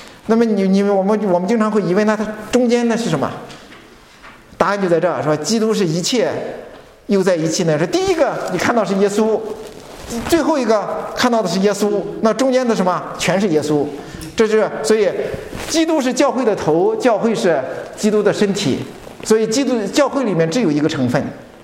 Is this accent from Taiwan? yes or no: no; China; 那么是特别是我们中国人，可能我们也容易受到这样一个影响